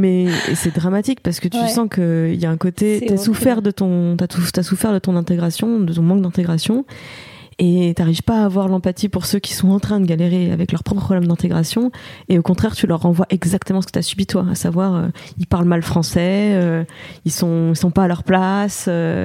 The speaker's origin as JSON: {"language": "French", "country": "Italy", "said": "À la maison, on parlait italien parce qu'on est italien."}